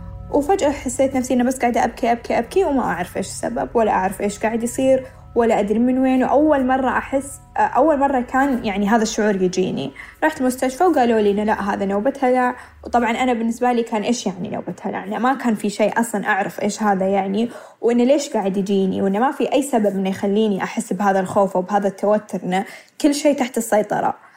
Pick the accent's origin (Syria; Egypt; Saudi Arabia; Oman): Saudi Arabia; moved away as an adult; أنا بطلع من السعودية أخيرا عشان يكون عندي الحرية اللي ما كان عندي إياها